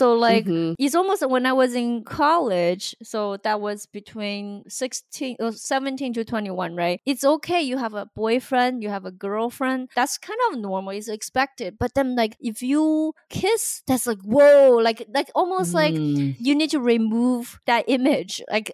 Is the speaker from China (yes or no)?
yes; China; English is a second language; now in United States; when I grew up in China, I was totally tomboy